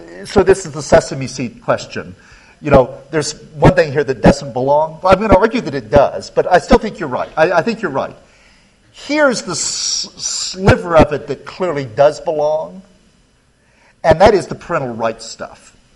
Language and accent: English; the South, United States; When I was growing up in the South, the difference between Protestant and Catholic was quite hysterical.